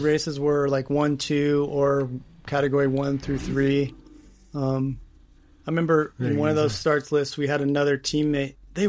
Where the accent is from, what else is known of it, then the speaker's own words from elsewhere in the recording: California, United States; And they'd introduce me as the Californian